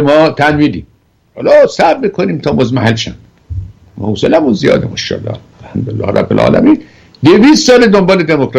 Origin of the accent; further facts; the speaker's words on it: Iran; ما که ایرانی هستیم و اینقدر مدنیت داریم